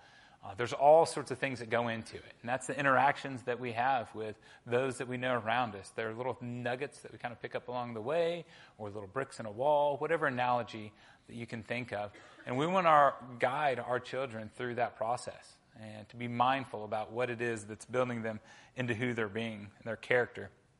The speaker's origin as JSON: {"language": "English", "region": "Arkansas", "country": "United States", "said": "I'm from Arkansas, so it's fine."}